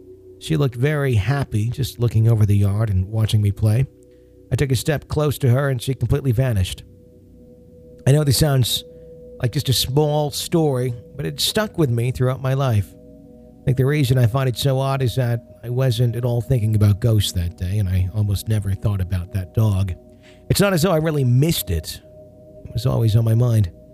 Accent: Long Island, New York, United States; born or raised there

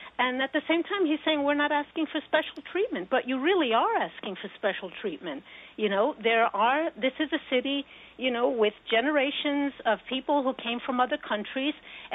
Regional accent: Puerto Rico; I am from Puerto Rico. I have siblings who are from Puerto Rico. We are Americans.

